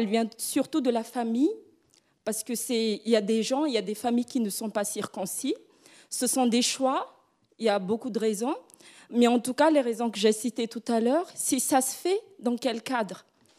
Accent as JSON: {"language": "French", "country": "Madagascar", "moved": "as an adult", "lives_now": "France", "said": "Oui, bon, je viens de Madagascar, une étudiante ici depuis un mois"}